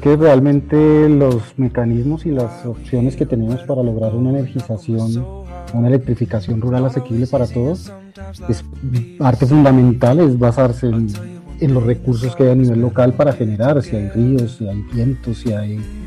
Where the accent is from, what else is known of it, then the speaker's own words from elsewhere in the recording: Bogotá, Colombia; yo soy de Bogotá y el calor me va a abrumar.